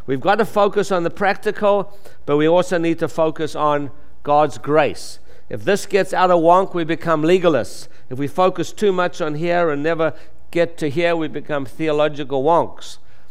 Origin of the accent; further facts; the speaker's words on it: Texas, United States; accent: Texas; I'm from Texas, so the country, that's the accent, Texas.